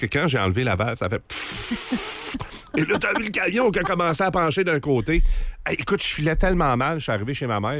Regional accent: Thetford Mines, Quebec, Canada; Alors, il y avait de la construction, la rue pas loin de chez nous, à Thetford Mines.

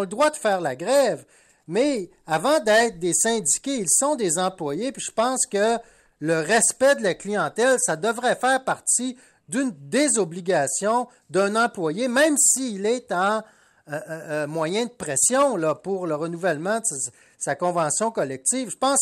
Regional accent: Saguenay, Quebec, Canada; Moi, je sais que je suis tannant avec ça, mais je viens du Saguenay.

